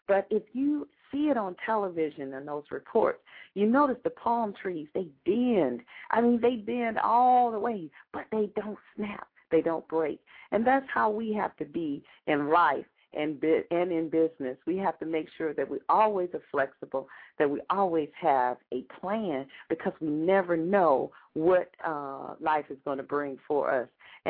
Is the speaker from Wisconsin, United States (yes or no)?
no; Georgia, United States; Because me growing up in Georgia, you know, I'm a Georgia peach, grew up, had those wonderful, beautiful Georgia pine trees in my yard.